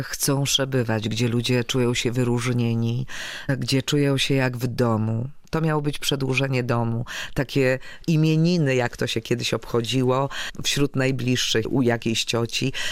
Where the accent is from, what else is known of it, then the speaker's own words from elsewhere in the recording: Podlaskie Voivodeship, Poland; Ale to Podlasie mnie tego nauczyło. Ja się wychowywałam w domu, w którym wszyscy się znali